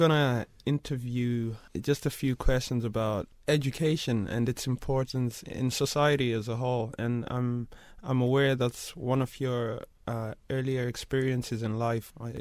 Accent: Zimbabwe; moved away; I came from Zimbabwe

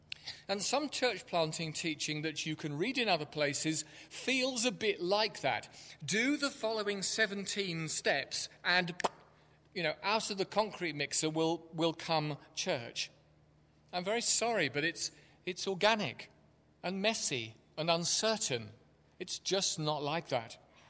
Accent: England, United Kingdom; because I'm English and you expect me to go "ah, but" at some point

